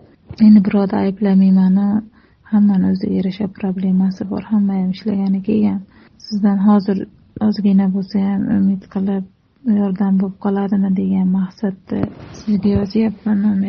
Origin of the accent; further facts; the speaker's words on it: Osh, Osh Region, Kyrgyzstan; moved away as an adult; now in Uzbekistan; Men asli Qirg'izistondanman. O'shda katta bo'lganmiz. O'zbekistonga kelin bo'lib tushganman men.